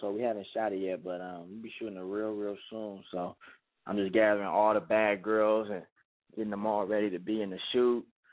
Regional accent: Oakland, California, United States; I'm from Oakland, California. Clyde's from Oakland.

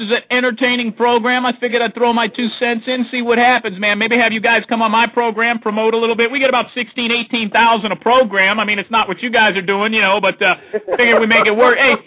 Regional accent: Youngstown, Ohio, United States; accent: twang; Well, you know, I'm originally from Youngstown, Ohio, the south side of that 330 area code. The only city more dangerous is Gary, Indiana, so I got a little bit of twang in the voice trying to lose it, though.

